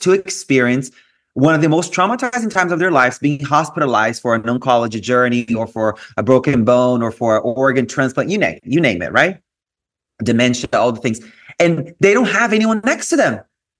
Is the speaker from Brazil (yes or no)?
yes; Brazil; growing up in Brazil to a Lebanese father and an Italian mother